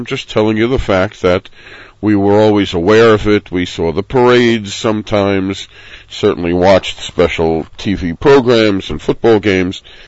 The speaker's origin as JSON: {"language": "English", "town": "Brooklyn", "region": "New York", "country": "United States", "tie": "born or raised there", "said": "I grew up in Brooklyn, specifically in Crown Heights"}